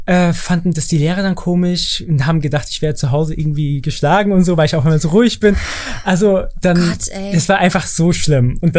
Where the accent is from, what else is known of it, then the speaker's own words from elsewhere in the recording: Bavaria, Germany; Ich bin in Bayern groß geworden. Landkreis Starnberg auf dem Dorf und sowas. Dann ging ich in München zur Schule